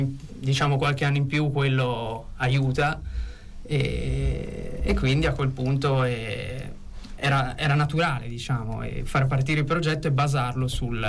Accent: Pesaro, Marche, Italy; Sono di Pesaro, ero a Pesaro.

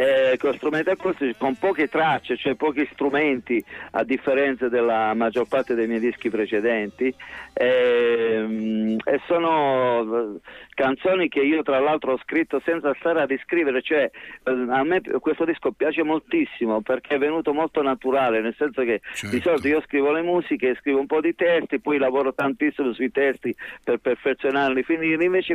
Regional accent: Castellana Grotte, Apulia, Italy; li stavo accompagnando a Monopoli, che è un paese di vicino, io sono di Castellangrotte, e gli stavo facendo vedere la mia casa natale proprio nel paese vecchio.

